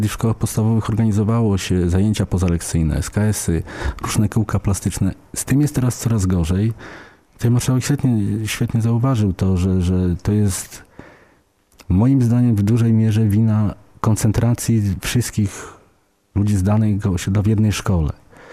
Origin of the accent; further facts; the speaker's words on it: Wrocław, Lower Silesian Voivodeship, Poland; ja się urodziłem i wychowałem na wrocławskim Szczepinie. Jest to blokowisko.